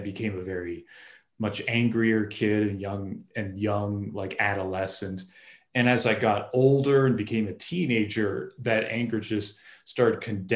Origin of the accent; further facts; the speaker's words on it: Massachusetts, United States; moved away as an adult; Well, I was originally from Massachusetts on the East Coast of the US. And pretty much as soon as I became an adult, I moved over to Colorado to the mountains.